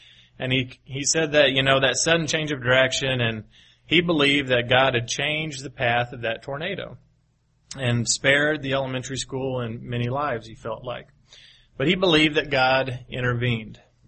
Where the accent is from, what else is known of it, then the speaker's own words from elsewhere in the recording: Paducah, Kentucky, United States; which happens to be very close to where I grew up in Paducah, Kentucky